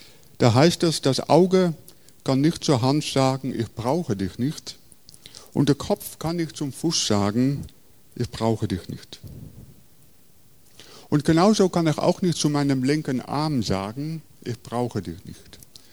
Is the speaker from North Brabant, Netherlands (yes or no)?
no; Rotterdam, South Holland, Netherlands; German is a second language; now in Germany; Ja, wie man hört, ich komme aus Holland, aus Rotterdam ursprünglich, habe eine deutsche Frau, so kommt es, dass ich jetzt hier lebe.